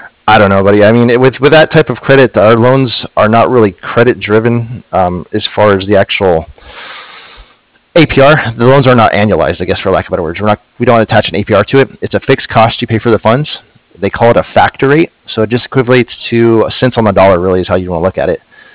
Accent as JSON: {"language": "English", "town": "Comanche", "region": "Texas", "country": "United States", "tie": "born or raised there", "said": "I grew up in Central Texas. The town is really small. It's called Comanche, Texas."}